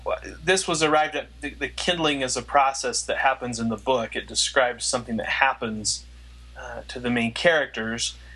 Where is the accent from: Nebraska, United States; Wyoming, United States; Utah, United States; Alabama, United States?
Utah, United States; Farmington; also born or lived in Pittsburgh, United States / New York City, United States; Well, I grew up in Farmington, Utah.